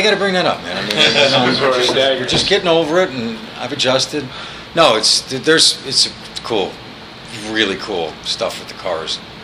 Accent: Buffalo, New York, United States; I grew up in Buffalo, New York. Shreveport is Buffalo with a big muddy river.

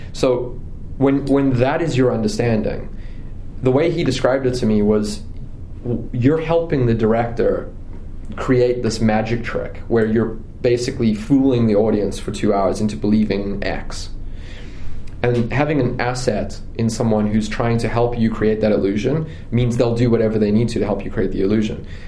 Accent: South Africa; growing up in South Africa, I was just interested in it

